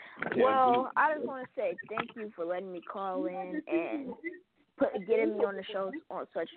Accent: Stockton, California, United States; No, I'm from Stockton, California.

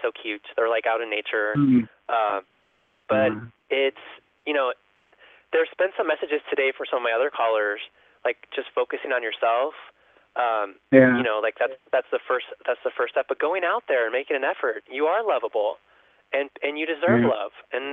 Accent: California, United States; Okay, because I'm from the Bay Area, so I would love to be your friend.

